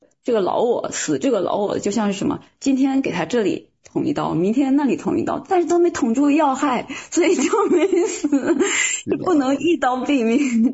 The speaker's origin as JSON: {"language": "Chinese", "country": "China", "moved": "yes", "said": "这是我们这个从大陆出来的人的习惯。"}